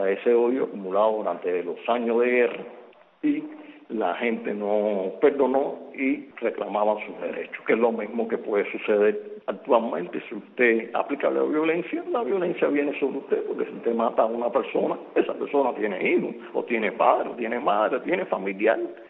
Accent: Cuba; como ciudadanos, como pueblo cubano

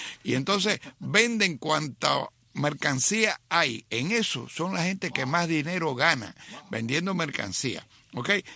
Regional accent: Cuba; Yo era un niñito, pero es que en mi casa, en Cuba, el béisbol era una religión.

